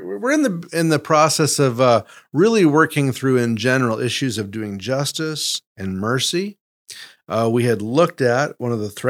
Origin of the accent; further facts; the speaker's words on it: Canada; now in United States; I do have citizenship in the United States, but born and raised in Canada.